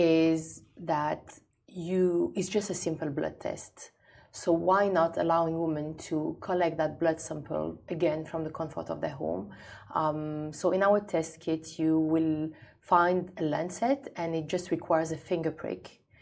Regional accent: France; I'm originally from Algeria.

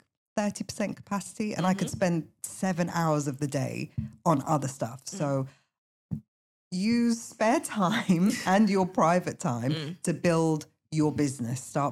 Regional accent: London, United Kingdom; no, I wasn't born in London actually, but I was raised in London.

